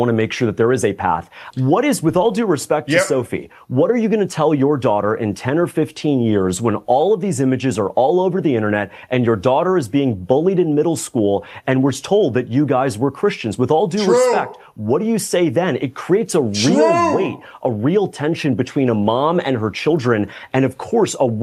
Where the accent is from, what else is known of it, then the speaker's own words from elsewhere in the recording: Florida, United States; I know you're from Florida. I'm from Florida. We both love our state.